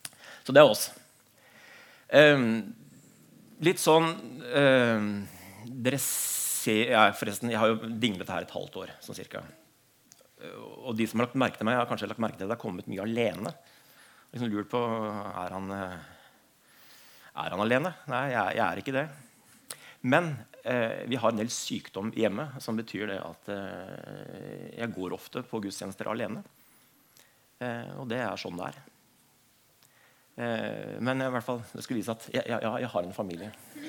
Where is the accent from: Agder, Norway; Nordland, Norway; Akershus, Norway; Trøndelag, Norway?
Agder, Norway; Kristiansand; also born or lived in Oslo; Jeg Kristiansand, jeg vokste opp på Søm. Så jeg feiret, dere hører at jeg født i Oslo, men jeg feiret treårsdagen min her i Kristiansand, og trives godt med å bo her i Kristiansand.